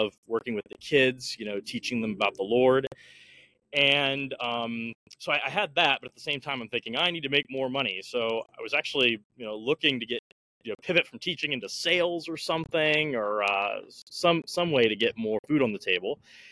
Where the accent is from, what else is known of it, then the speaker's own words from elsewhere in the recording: Maryland, United States; I grew up in Northern Maryland, and I converted to Catholicism when I was leaving high school